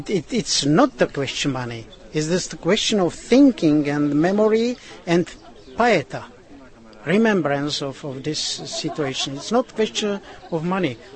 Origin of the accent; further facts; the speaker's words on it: Moravia, Czechia; I'm originally Rom from Moravia, from so-called Czech Romanis